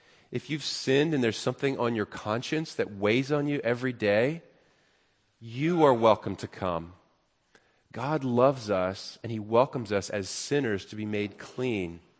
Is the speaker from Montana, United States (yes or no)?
no; Waynesboro, Pennsylvania, United States; I grew up in Waynesboro, Pennsylvania, and there was a park about a half a mile from my house called Memorial Park.